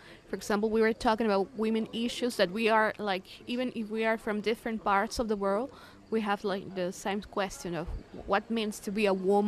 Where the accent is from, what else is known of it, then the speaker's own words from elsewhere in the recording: Mexico; English is a second language; I'm from Mexico.